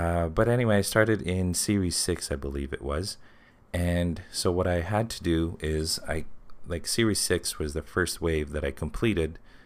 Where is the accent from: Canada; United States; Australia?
Canada; This is coming from a Canadian collector. I'm from Canada.